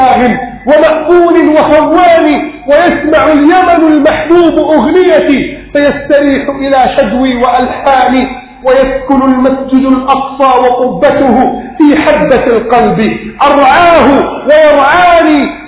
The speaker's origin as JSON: {"language": "Arabic", "country": "Egypt", "said": "بلدنا مصر"}